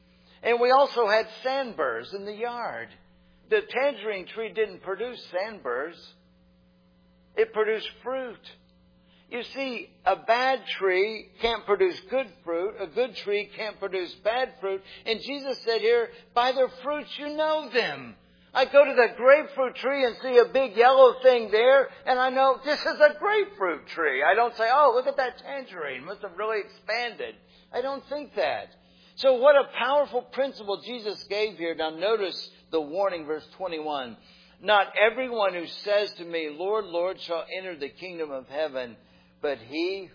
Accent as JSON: {"language": "English", "town": "St. Petersburg", "region": "Florida", "country": "United States", "tie": "born or raised there", "said": "Growing up in St. Petersburg, Florida, we had the blessing of having citrus trees in our yard."}